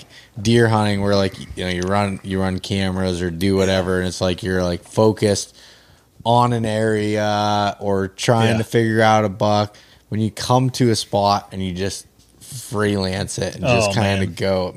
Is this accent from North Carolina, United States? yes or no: no; Pennsylvania, United States; Like, just cause like that's my home state. I feel like I put the most work